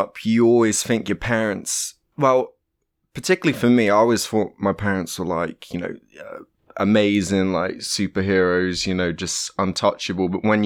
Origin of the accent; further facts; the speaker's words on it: South West England, United Kingdom; Yeah, maybe that's just the Cornish way or something, I don't know. It's a cultural thing.